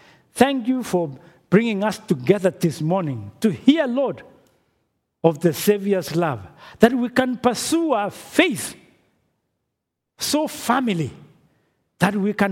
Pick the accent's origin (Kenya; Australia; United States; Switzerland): Kenya; since I come from Kenya